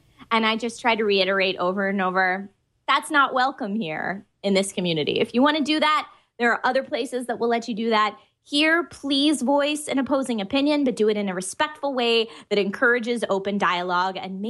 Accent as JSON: {"language": "English", "region": "East Coast", "country": "United States", "tie": "born or raised there", "lives_now": "Los Angeles, United States", "said": "When I moved to Los Angeles, I grew up on the East Coast, got my theater degree in classical theater, and then moved to the West Coast to pursue a traditional acting career."}